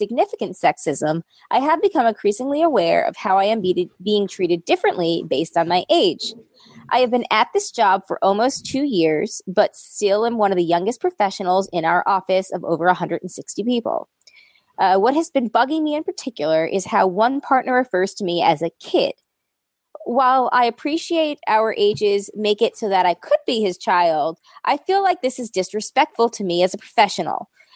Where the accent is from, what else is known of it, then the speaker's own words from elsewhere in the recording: United States; Well, I'm American and uneducated.